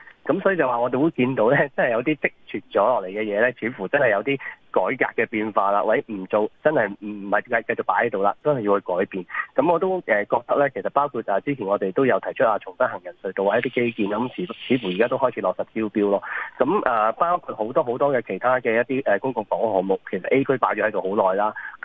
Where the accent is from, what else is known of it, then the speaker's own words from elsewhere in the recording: Macau; 真係我哋作為澳門人都有啲開心